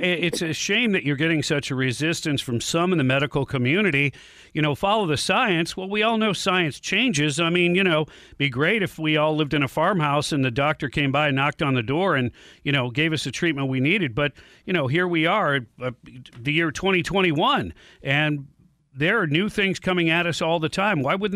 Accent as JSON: {"language": "English", "town": "Detroit", "region": "Michigan", "country": "United States", "tie": "born or raised there", "said": "I'm old school guy, you know, born and raised in Detroit. Dad worked for one of the motor car companies"}